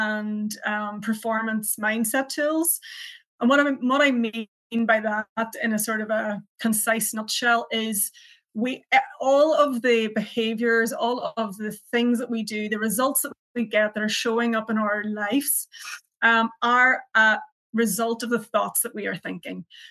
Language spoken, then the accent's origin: English; Ulster, Ireland; now in County Down, United Kingdom; I am from Donegal originally, but I'm based in County Down, so I get the best of both.